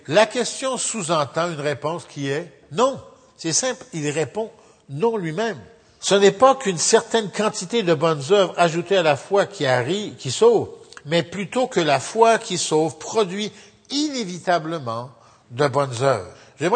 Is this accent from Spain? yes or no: no; France; now in Canada; Je suis un immigrant, je suis arrivé en 1957 de France.